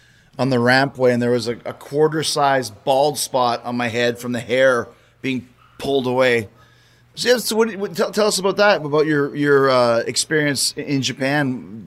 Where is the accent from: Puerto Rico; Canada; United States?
Canada; Winnipeg, Manitoba; the plan for me was to go in there and I was going to do a big heel promo on my hometown, which is so dumb